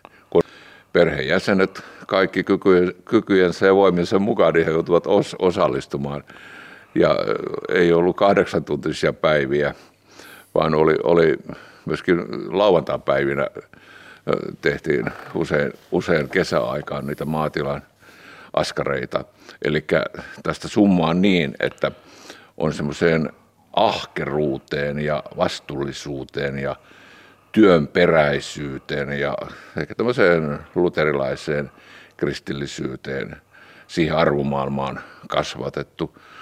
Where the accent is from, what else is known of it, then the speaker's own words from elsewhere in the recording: Eastern Finland, Finland; Minä olen itäsuomalaisesta maalaiskodista kotoisin ja kyllä siellä maaseudulla, kun 50-luvun lapsia olen